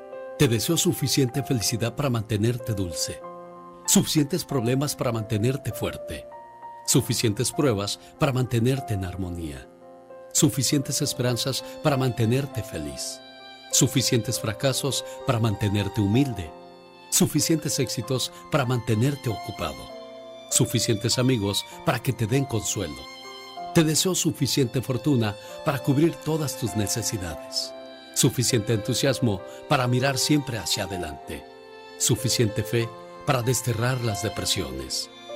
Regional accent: Sonora, Mexico; moved away; Un día salí de Sonora. Pero Sonora nunca salió de mí. La nostalgia de mi tierra está

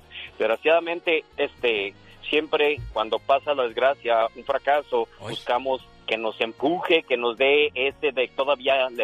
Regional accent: Guadalajara, Jalisco, Mexico; Yo soy de un pueblito que se llama Guadalajara, Jalisco, como 8 millones de habitantes.

